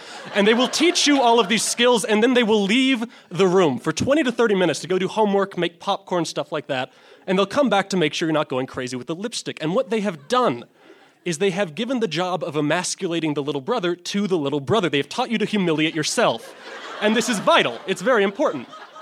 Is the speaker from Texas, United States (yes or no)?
yes; Texas, United States; I grew up in Central Texas.